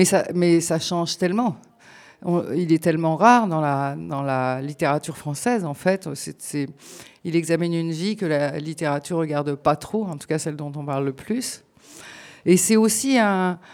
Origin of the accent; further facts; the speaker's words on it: Vauvert, Occitanie, France; je viens de Vauvert, où la maison d'édition Au Diable Vauvert est installée.